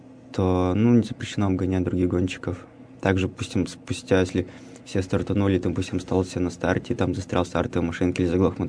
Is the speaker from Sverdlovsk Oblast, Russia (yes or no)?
yes; Zarechny, Sverdlovsk Oblast, Russia; проходил в городе Заречном, в моем родном городе.